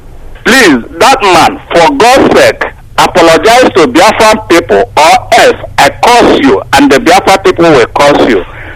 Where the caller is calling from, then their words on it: Italy; I'm calling from Italy.